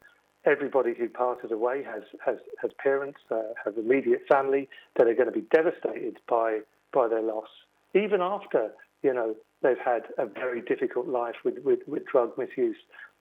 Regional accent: London, United Kingdom; now in Dublin, Ireland; I'm from London originally, Tony, and London Irish background, and I've lived and worked in Dublin for 16 years

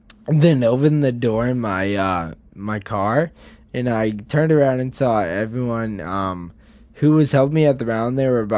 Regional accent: Leominster, Massachusetts, United States; Leominster, Massachusetts. It's about a half hour outside of Worcester, Massachusetts.

